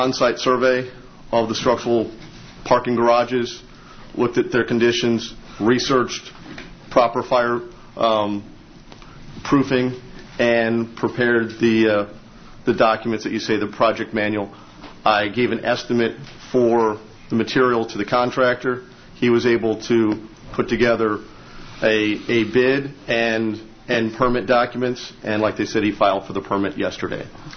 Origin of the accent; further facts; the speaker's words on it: Port Orange, Florida, United States; I'm a structural engineer, and I'm from Port Orange, Florida.